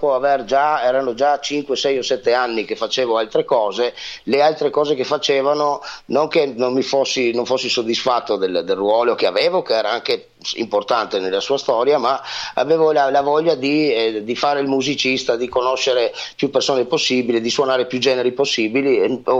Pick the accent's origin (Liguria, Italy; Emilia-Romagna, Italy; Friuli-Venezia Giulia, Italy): Friuli-Venezia Giulia, Italy; born there; nella zona dove sono nato, appunto in Friuli